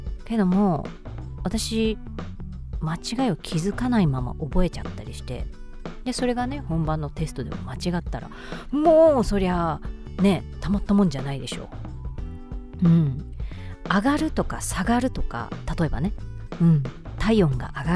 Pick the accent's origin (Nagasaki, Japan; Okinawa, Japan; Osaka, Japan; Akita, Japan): Osaka, Japan; moved away; 私大阪府出身、大阪から出てきたのは、あれ何年前だろう15、6年前かな。